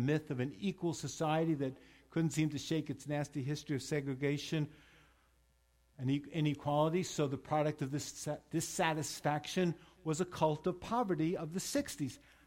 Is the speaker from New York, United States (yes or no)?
yes; New York, United States; I grew up in Long Island. My parents were children of immigrants